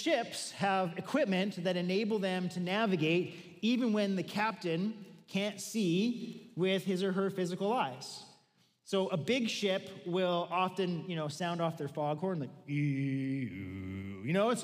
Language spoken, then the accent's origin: English; Victoria, British Columbia, Canada; I grew up in Victoria, our province's capital, and growing up on the island